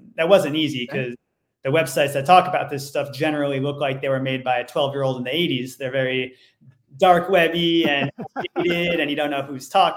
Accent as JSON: {"language": "English", "region": "New York", "country": "United States", "tie": "born or raised there", "said": "So my journey started when I was 13 years old. I grew up in Orange County, New York. And when people hear Orange County, they think of the Orange County, California, and it could not be more opposite. This is farmland upstate New York."}